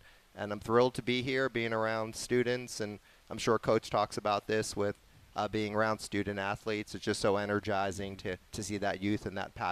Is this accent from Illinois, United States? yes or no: no; Brooklyn, New York, United States; now in Tucson, United States; I was a Brooklyn kid, born and raised in Brooklyn, New York, and came out to Tucson for my degree in racetrack management